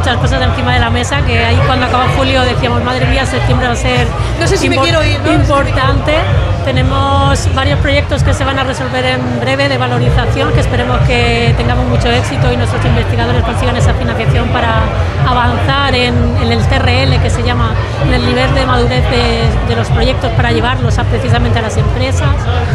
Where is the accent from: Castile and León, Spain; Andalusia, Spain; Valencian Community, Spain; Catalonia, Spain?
Valencian Community, Spain; Orihuela; now in Elche, Spain; Soy de Orihuela, aunque vivo en Elche.